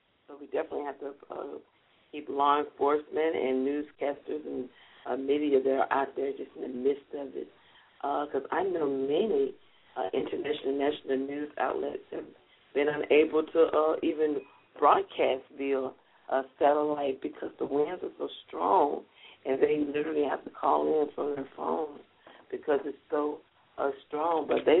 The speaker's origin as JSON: {"language": "English", "town": "Jackson", "region": "Mississippi", "country": "United States", "tie": "born or raised there", "said": "43 years I've born and raised in Jackson, spent a part time in Dallas."}